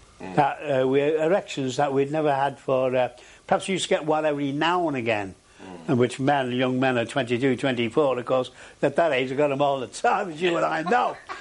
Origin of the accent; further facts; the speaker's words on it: England, United Kingdom; Funnily enough, I'm not saying this because I'm English, but the Americans were the biggest defaulters in that respect.